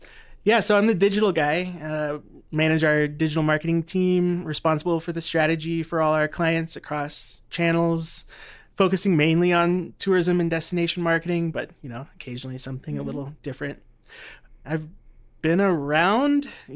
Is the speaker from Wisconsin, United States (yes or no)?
no; Dallas, Texas, United States; You know, I'm a Texas boy. Grew up in the Dallas area.